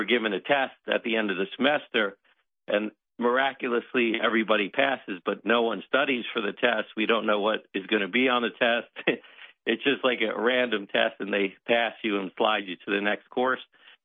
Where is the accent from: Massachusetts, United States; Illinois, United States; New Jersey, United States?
New Jersey, United States; South Orange; where I grew up in South Orange, next to Newark